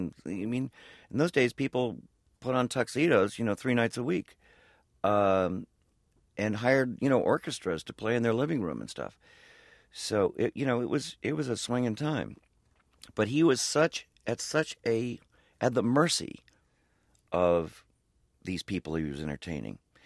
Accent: Los Angeles, California, United States; also born or lived in New York; I grew up in Los Angeles and in New York, and ended up in the entertainment business.

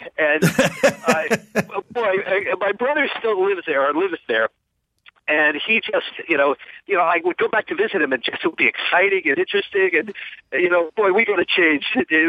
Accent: Florida, United States; now in Boston, United States; I grew up in Florida in the 60s, and I remember, all my friends and I just hated it.

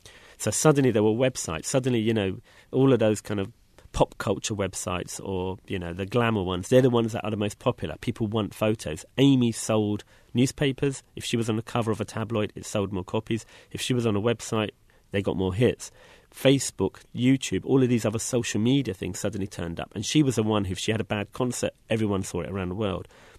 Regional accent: London, United Kingdom; for me as a Londoner

